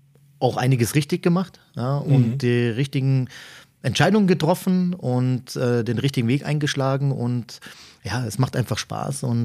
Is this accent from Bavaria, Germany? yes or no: yes; Munich, Bavaria, Germany; born there; ich als gebürtiger Münchner